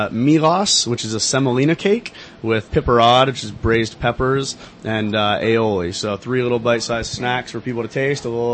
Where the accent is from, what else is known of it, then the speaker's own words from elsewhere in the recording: Vermont, United States; now in Portland, United States; I'm originally from Vermont.